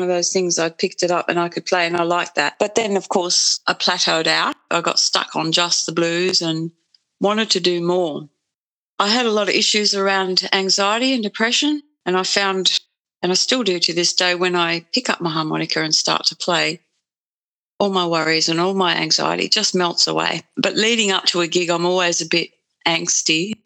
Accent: Sydney, New South Wales, Australia; also born or lived in Netherlands; We all went back to Holland with Dad when I was 12 from Sydney. And fortunately, 6 weeks later, Dad couldn't cope with the Holland scene and the memories it brought back for him of the war. So we migrated back to Australia

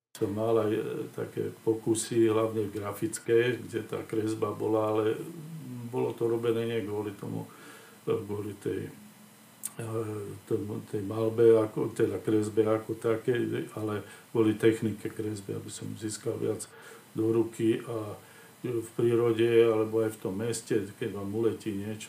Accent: Bratislava, Bratislava Region, Slovakia; lebo som rodený Bratislavčan a poviem, mám rád Bratislavu ako mesto

